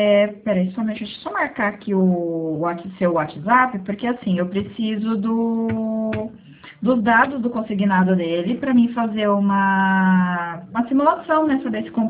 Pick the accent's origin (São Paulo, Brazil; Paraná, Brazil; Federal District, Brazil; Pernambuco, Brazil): São Paulo, Brazil; Santa Bárbara d'Oeste; eu sou daqui de Santa Bárbara.